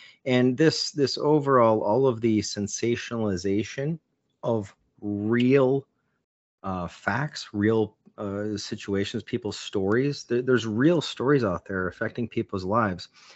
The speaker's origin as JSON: {"language": "English", "region": "West Virginia", "country": "United States", "said": "I'm from Wild and Wonderful West Virginia."}